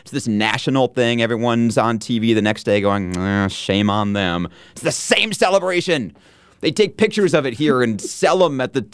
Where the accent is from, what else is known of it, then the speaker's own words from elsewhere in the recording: Lansing, Michigan, United States; because I grew up in Lansing